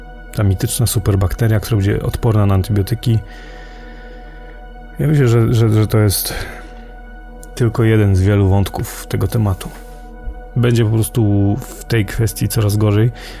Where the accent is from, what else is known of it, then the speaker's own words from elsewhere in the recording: Brzeg Dolny, Lower Silesian Voivodeship, Poland; pochodzę z miasteczka, który nazywa się Brzeg Dolny, położonego około 30 km na północny zachód od Wrocławia.